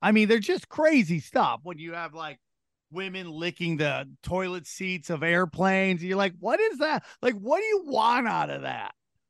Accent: Las Vegas, Nevada, United States; because I came from Vegas. I started stand up in Vegas.

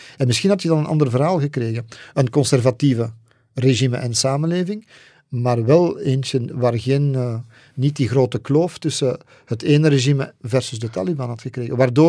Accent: Flanders, Belgium; hoe noemen we dat bij ons in Vlaanderen, pappen en nat houden is

